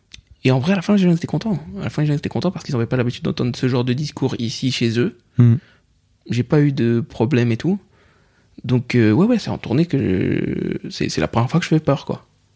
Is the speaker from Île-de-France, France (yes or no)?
yes; Pierrefitte-sur-Seine, Île-de-France, France; also born or lived in Saint-Denis; j'ai grandi à Pierrefitte, Saint-Denis et compagnie.